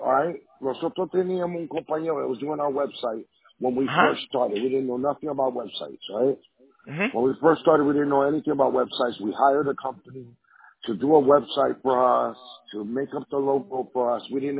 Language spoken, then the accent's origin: English; New York, United States; I am a Puerto Rican from New York. We flip back and forth. We talk Spanglish